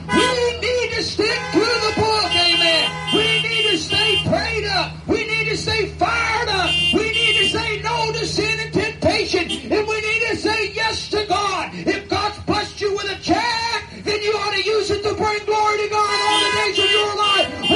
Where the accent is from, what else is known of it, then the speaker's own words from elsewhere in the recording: Kentucky, United States; I know that ain't proper English, but I was raised in Kentucky too.